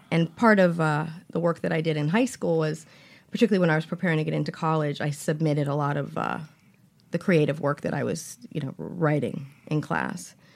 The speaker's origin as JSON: {"language": "English", "town": "New Haven", "region": "Connecticut", "country": "United States", "tie": "born or raised there", "said": "I grew up here in New Haven."}